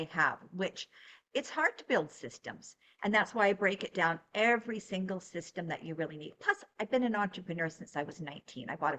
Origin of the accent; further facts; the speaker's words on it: Canada; And I come from Canada, where it really is a melting pot of so many different nationalities, like the U.S.